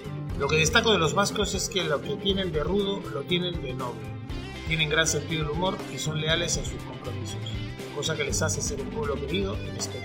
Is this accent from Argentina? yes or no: no; Peru; El surf es algo que me marcó también en mi infancia en Perú.